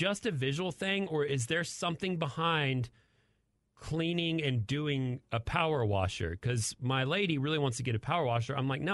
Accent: Amarillo, Texas, United States; I'm from Amarillo.

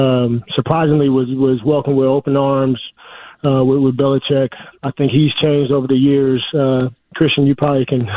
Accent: Seattle, Washington, United States; Every time, even in my hometown of Seattle, you know, if I say my name

